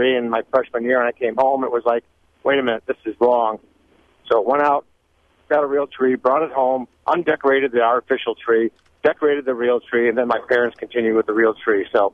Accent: Chicago, Illinois, United States; Well, I grew up in Chicago, so we would go down to the corner lot and get the real tree

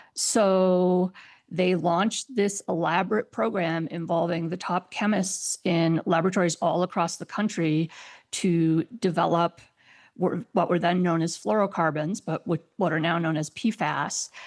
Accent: Washington, District of Columbia, United States; I researched what was in the water in my hometown, which is Washington, D.C., and I discovered that there were traces of toxic chemicals in the drinking water there.

